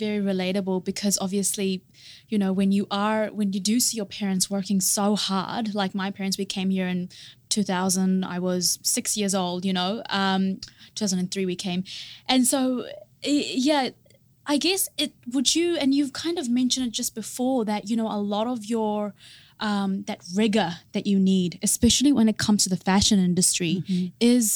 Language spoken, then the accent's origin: English; India; because I'm Indian.